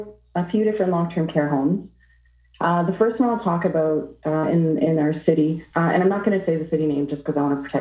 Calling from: Ontario, Canada; calling from Ontario, Canada.

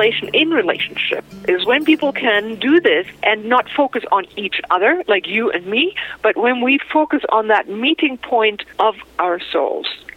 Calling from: Bavaria, Germany; I live on an island north of Seattle. I'm calling you from the Alps in Bavaria right now, and I live a large part on Bali at our retreat center, Shambhala.

